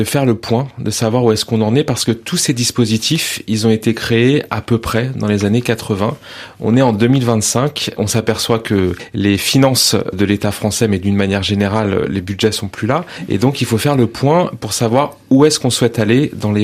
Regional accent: France; Et nous, en tant que Français de l'étranger, vous savez, on est les porte-drapeaux de notre beau pays partout dans le monde.

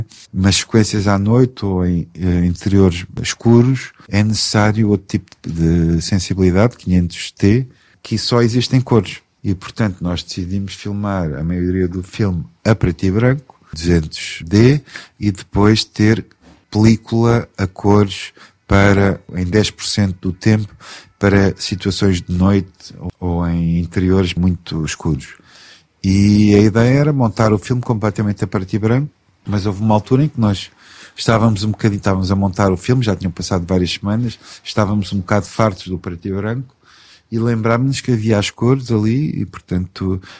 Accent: Portugal; now in France; porque eu sou português, não sou britânico

